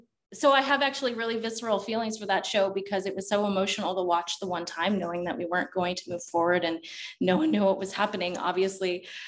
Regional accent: Texas, United States; I'm from Texas, so there was a lot of big family meals.

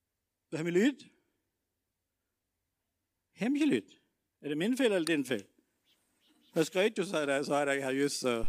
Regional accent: Kvinesdal, Agder, Norway; Jeg er fra Kvinnesdal.

